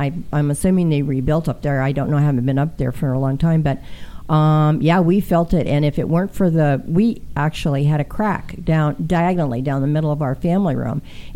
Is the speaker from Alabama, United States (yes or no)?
no; Culver City, California, United States; I grew up in Culver City.